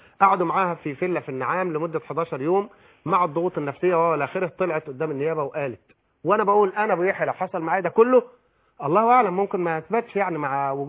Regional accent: Upper Egypt, Egypt; وأنا راجل صعيدي وعندي كلمتي ومسلم وعندي كلمتي

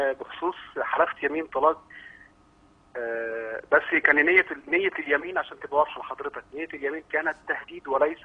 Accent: Egypt; now in Saudi Arabia; انا بكلمك من السعودية.

